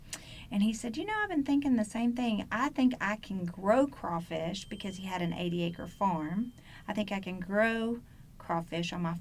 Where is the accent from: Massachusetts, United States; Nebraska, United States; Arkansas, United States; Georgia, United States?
Arkansas, United States; Hot Springs; I was born and raised in Hot Springs.